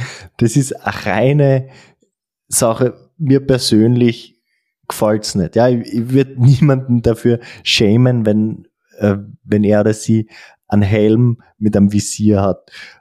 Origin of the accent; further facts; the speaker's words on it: Austria; wir sind ja Österreicher, Schluchtenscheißer sozusagen.